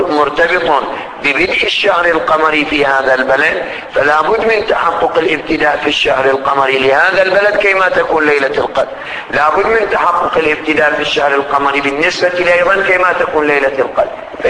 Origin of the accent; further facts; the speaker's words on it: Qatif, Eastern Province, Saudi Arabia; يعني مثلا في بلدنا القطيف المحروسة